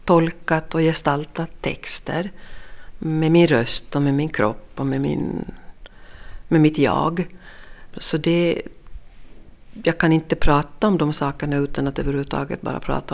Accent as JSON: {"language": "Swedish", "region": "Ostrobothnia", "country": "Finland", "accent": "Ostrobothnian dialect", "said": "Mitt modersmål är ju en österbottnisk dialekt och den känns ju som någonting som är väldigt tungt förankrat i mig."}